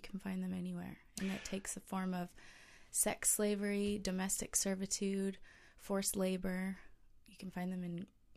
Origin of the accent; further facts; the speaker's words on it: Seattle, Washington, United States; also born or lived in Los Angeles; now in Australia; I grew up in Seattle and spent a number of years in Los Angeles there.